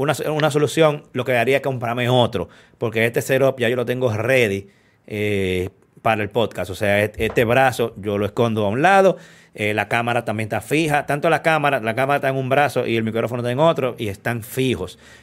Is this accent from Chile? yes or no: no; Dominican Republic; como todo dominicano, no leí el manual cuando lo usé